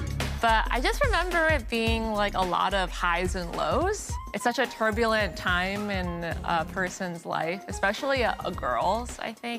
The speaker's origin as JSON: {"language": "English", "town": "Toronto", "region": "Ontario", "country": "Canada", "tie": "born or raised there", "said": "my own life growing up in Toronto and being the only child of my overprotective mom and dad."}